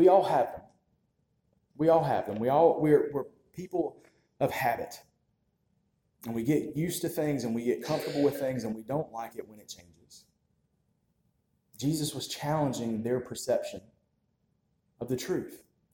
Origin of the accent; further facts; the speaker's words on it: North Carolina, United States; Growing up in North Carolina, one thing that I noticed when I used to work for Kmart back in high school.